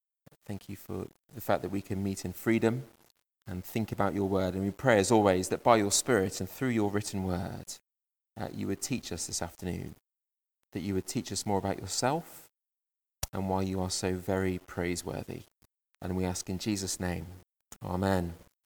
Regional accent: Liverpool, North West England, United Kingdom; born there; I was born in Liverpool

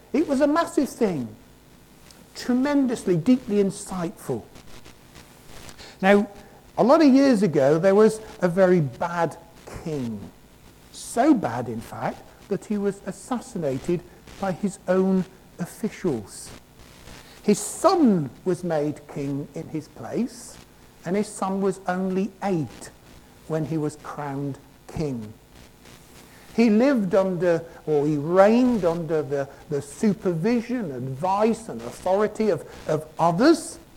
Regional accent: France; grew up, I was born and brought up in France

